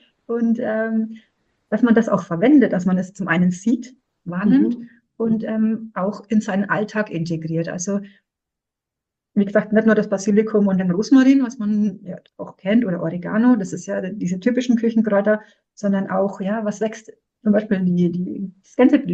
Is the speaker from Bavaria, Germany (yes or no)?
yes; Bavaria, Germany; in meiner Heimat, im schönen Frankenland, Nürnberg und Fürth anbieten.